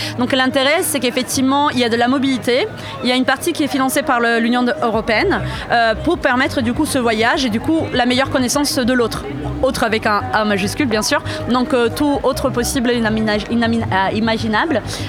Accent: Italy; French is a second language; also born or lived in Iceland / Denmark / Netherlands / Belgium; now in France; Moi, je suis italienne de base. Après 10 ans à Strasbourg, j'ai emménagé ici parce que je travaille, et pour du travail.

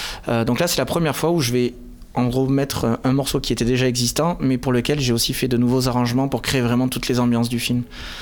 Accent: Toulouse, Occitanie, France; parce que moi je viens de Toulouse, alors du coup je vois pas trop la géographie des fois.

